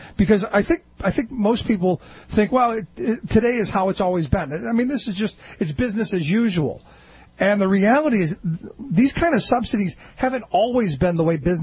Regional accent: Cleveland, Ohio, United States; where I grew up in Cleveland, we had a mayor who ended up being governor

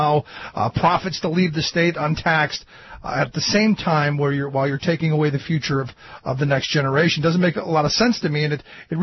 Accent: Cleveland, Ohio, United States; it reminds me of being a kid growing up in Cleveland. I grew up in a housing project in the west side of Cleveland

